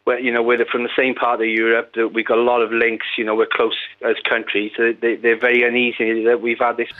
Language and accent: English; Wales, United Kingdom; We see it as a thin end of a wedge of getting rid of our identity as a Welsh footballing nation